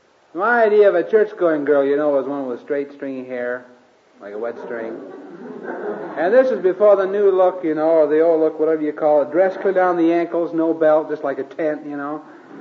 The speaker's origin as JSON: {"language": "English", "region": "Iowa", "country": "United States", "tie": "born or raised there", "said": "I grew up and out in Iowa, in the corn state. You can probably tell I'm corn-fed. Grew up on a farm out there."}